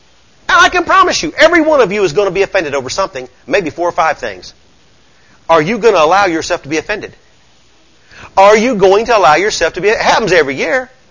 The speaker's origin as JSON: {"language": "English", "region": "Southern United States", "country": "United States", "tie": "born or raised there", "said": "I'm from the South. It's just the language we talk. Come on, I mean, I've been raised here all my life."}